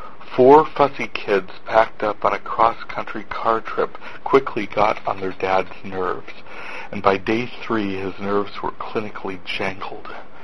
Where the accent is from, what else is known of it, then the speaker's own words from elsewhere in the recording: North Dakota, United States; I am from North Dakota